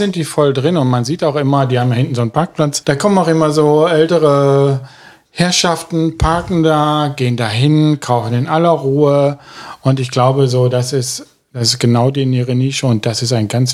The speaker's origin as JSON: {"language": "German", "town": "Darmstadt", "region": "Hesse", "country": "Germany", "tie": "born or raised there", "said": "Ich bin ja da quasi in der Ecke groß geworden. Ich bin auf Darmstadt groß geworden, wollte ich mal sagen."}